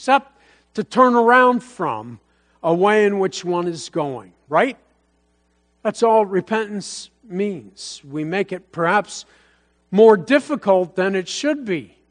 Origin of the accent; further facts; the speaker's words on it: Bethlehem, United States; also born or lived in Ottawa, Illinois; now I was born in Ottawa, Illinois. So I was like, I'm talking about I was born in Ottawa. And so we moved back to Bethlehem when I was like 3.